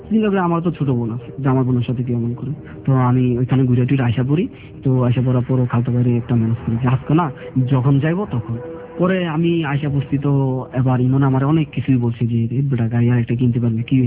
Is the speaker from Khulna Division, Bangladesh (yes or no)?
no; Comilla, Chittagong Division, Bangladesh; India আমাদের Comilla border side